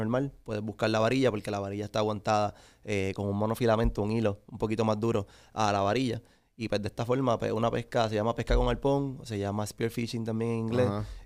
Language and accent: Spanish; Cidra, Puerto Rico; Yo soy de Sidra, Puerto Rico. De acá, de pegadito a las montañas.